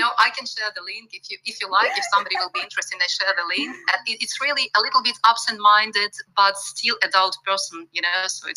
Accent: Kyiv, Ukraine; so I have a family name from Russia, but actually I'm from Kyiv, Ukraine

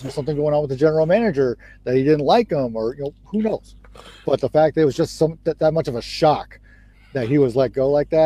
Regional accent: Las Vegas, Nevada, United States; I hail from Las Vegas, Nevada, LV. Two of us grew up, well, I grew up in Vegas.

